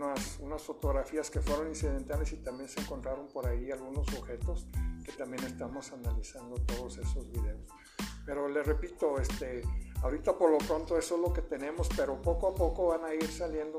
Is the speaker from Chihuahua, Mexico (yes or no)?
no; Durango, Mexico; Ah, sí, yo soy duranguense, sí.